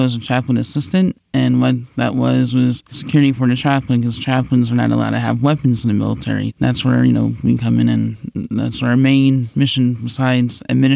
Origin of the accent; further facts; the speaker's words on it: New York, United States; I grew up in New York, and it was very close in, you know, for us.